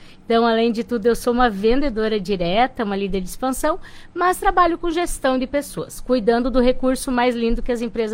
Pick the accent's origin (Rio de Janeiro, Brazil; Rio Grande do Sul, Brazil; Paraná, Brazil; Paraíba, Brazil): Paraná, Brazil; Curitiba; now in Ampére, Brazil; eu vim de Curitiba, né? Quando acabei a PUC lá e vim para cá